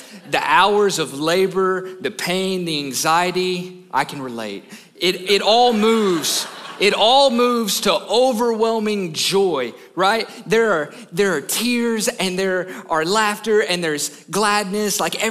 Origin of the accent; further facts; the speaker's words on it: Kentucky, United States; I'm from Kentucky.